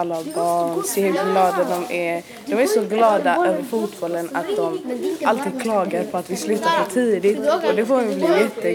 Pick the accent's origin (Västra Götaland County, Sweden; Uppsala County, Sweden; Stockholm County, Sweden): Västra Götaland County, Sweden; Gothenburg; Jag är 18 år. Jag är född och uppvuxen i Hammarkullen, har bott där hela mitt liv.